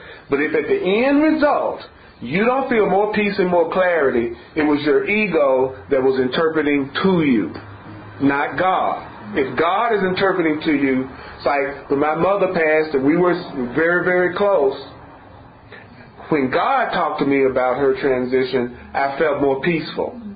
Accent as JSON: {"language": "English", "region": "the South", "country": "United States", "tie": "born there", "said": "I was born in the South during the time of segregation."}